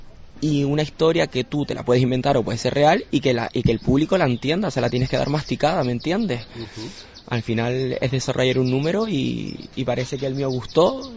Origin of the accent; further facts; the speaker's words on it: Lanzarote, Canary Islands, Spain; Soy un drag que vengo de Lanzarote